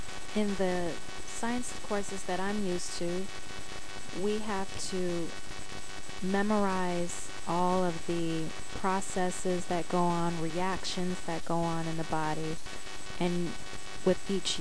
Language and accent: English; San Diego, California, United States; I'm from San Diego, California.